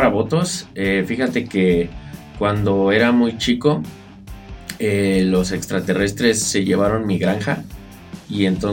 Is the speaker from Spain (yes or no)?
no; Mexico City, Mexico; Sí, yo también soy de la Ciudad de México.